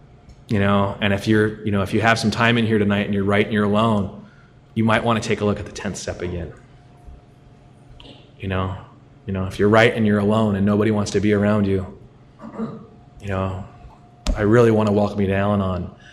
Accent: Long Beach, California, United States; accent: Long Beach; sorry, my Long Beach accent's coming out.

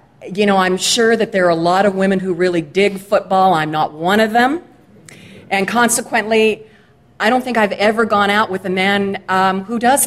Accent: Sherman Oaks, California, United States; also born or lived in Los Angeles; And I grew up in the San Fernando Valley. I grew up in Sherman Oaks to a really loving, inconsistent family.

